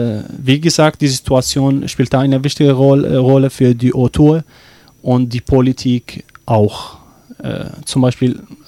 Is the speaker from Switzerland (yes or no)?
no; Iraq; German is a second language; ich komme aus dem Irak